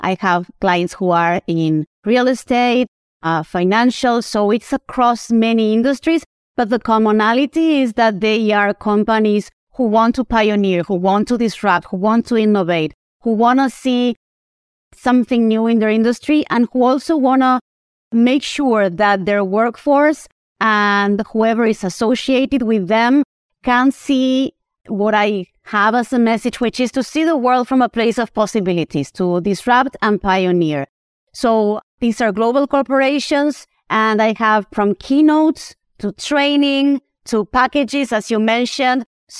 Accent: Argentina; now in United States; So I am from Argentina, South America.

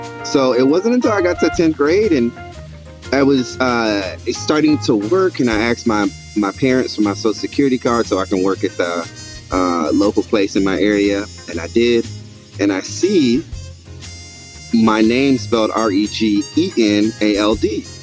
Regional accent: the South, United States; I'm from the South.

